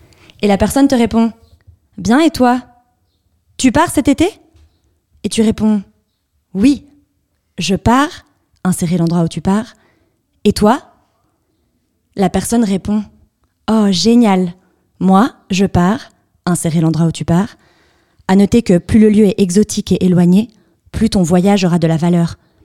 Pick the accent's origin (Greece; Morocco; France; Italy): Greece; lorsque j'étais en vacances dans mon pays d'origine, la Grèce.